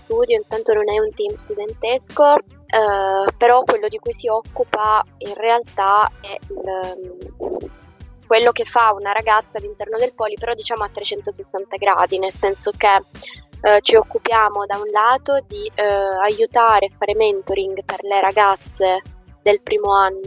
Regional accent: Brindisi, Apulia, Italy; now in Turin, Italy; non sono di Torino, sono di Brindisi, quindi sono una studentessa fuorisede che non rinuncia a stare comunque a Torino nonostante la situazione.

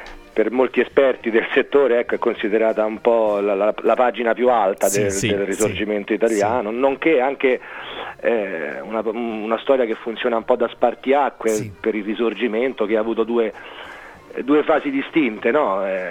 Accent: Rome, Lazio, Italy; Io da romano, doc, con papà di Campo dei Fiori, che mi ha istruito sulla romanità

